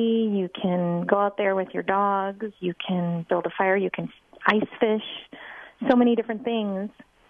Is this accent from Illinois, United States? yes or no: yes; Chicago, Illinois, United States; I'm originally from Chicago, and even though we have Lake Michigan, it's just less accessible to so many people who don't live that close to the lake.